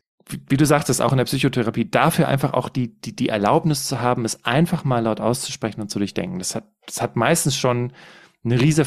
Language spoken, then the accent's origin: German; Cologne, North Rhine-Westphalia, Germany; now in Allgäu, Germany; meine Frau und ich, wir kommen beide ursprünglich aus dem Raum Köln. Und wir sind vor etwas mehr als 3 Jahren nach Bayern ins Allgäu gezogen